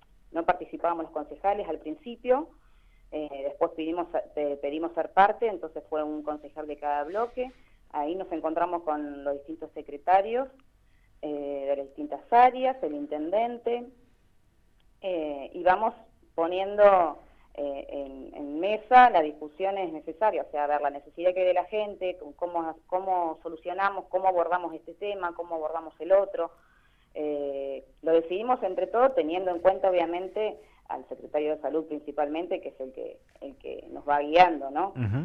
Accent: Villalonga, Buenos Aires Province, Argentina; now in Patagones, Argentina; Soy de Villalonga, sí. Hace unos años que me vine a vivir a Patagones, pero sí, nacida y criada en Villalonga.

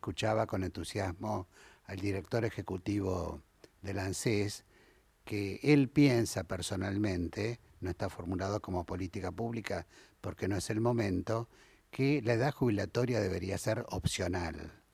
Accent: Argentina; Todo el mundo habla de lo afectuoso que somos los argentinos.

